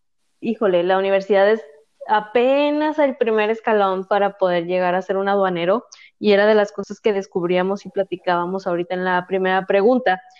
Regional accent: northern Mexico, Mexico; ni se notó que somos norteñas

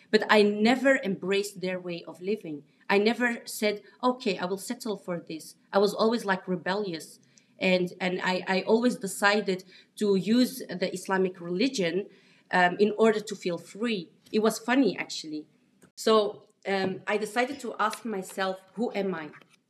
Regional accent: Belgium; English is a second language; But I come from Belgium and I have to understand...

